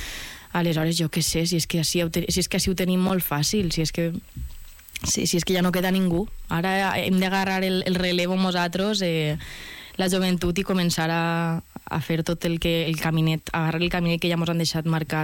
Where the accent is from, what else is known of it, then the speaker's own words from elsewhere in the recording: Valencian Community, Spain; nosaltres els valencians